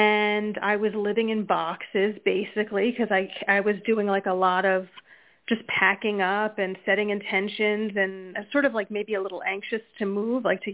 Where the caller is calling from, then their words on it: New Jersey, United States; New Jersey.